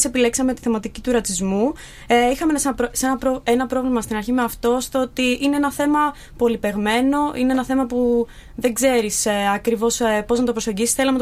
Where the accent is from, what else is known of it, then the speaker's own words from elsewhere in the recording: Greece; Εγώ είμαι από την Ελλάδα. Έχω καταγωγή από τη Σύρο.